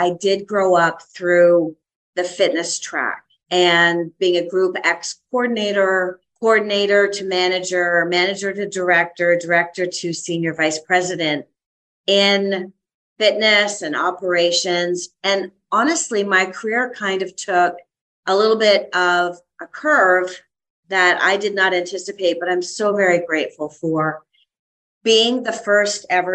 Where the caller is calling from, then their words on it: South Carolina, United States; Upstate South Carolina.